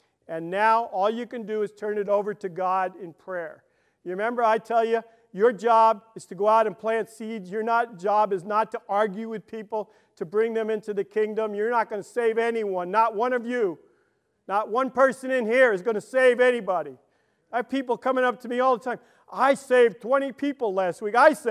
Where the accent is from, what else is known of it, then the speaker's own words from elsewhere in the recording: Brooklyn, New York, United States; I'm from Brooklyn, so I don't speak well.